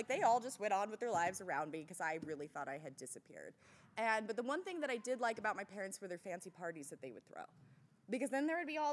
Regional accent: Los Angeles, California, United States; moved away; And I grew up in L.A. I'm from California. I moved out here in just October of last year.

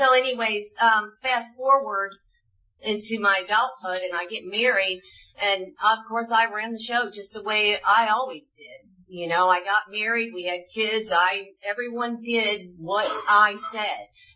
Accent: Michigan, United States; I grew up in Michigan on 40 acres, and we lived way out in the country

